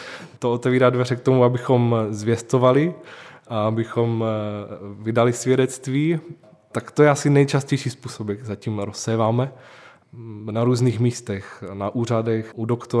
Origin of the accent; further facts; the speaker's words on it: Ostrava, Moravian-Silesian Region, Czechia; Celý život jsme žili v Ostravě, takže je to i ten způsob života, všechno je pro nás nové.